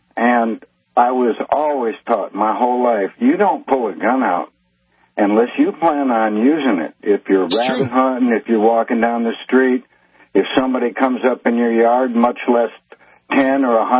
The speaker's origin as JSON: {"language": "English", "region": "North Dakota", "country": "United States", "tie": "born or raised there", "said": "I grew up in North Dakota in the 50s, and we were taught about guns from the time we could walk."}